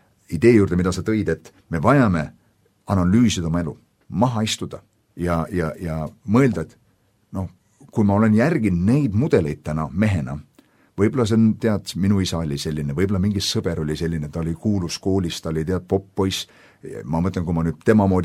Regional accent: Uulu, Pärnu County, Estonia; Ma mäletan, kui Uulus ma kasvasin üles väikses külas seal

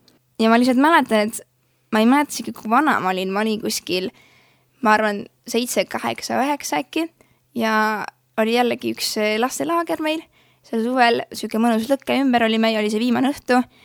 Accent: Rakvere, Lääne-Viru County, Estonia; enne siis Rakvere Karmeli koguduse ehitamist elasime väga mitu aastat just selle koguduse kohal väikses korteris. Nii et olen täpselt üles kasvanud

